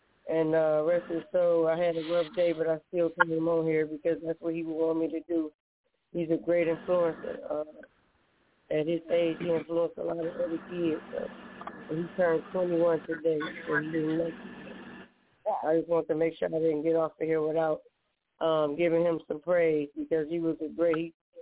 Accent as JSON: {"language": "English", "town": "Detroit", "region": "Michigan", "country": "United States", "also_born_or_lived": "Gary, Indiana", "said": "I'm from Detroit, born and raised in Gary, Indiana, for 12, came to Detroit from 12 and a half."}